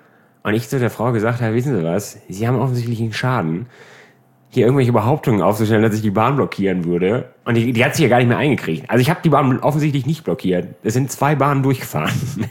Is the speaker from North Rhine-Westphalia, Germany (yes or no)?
yes; Norf, North Rhine-Westphalia, Germany; Ich komme aus Norf tatsächlich.